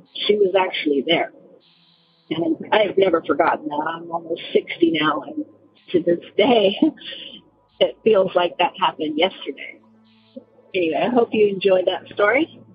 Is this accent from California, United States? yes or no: yes; California, United States; I'm originally from California.